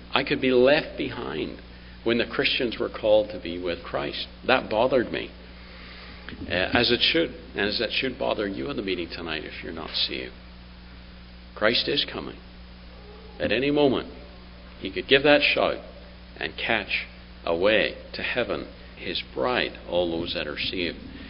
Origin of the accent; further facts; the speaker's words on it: Belgrave, Ontario, Canada; also born or lived in Ireland; I was born in Ireland, for those that don't know, and I was 7 years old when my parents and siblings, we emigrated to Canada. We came to a little village called Belgrave, just south of Wingham in Ontario. And we lived on a farm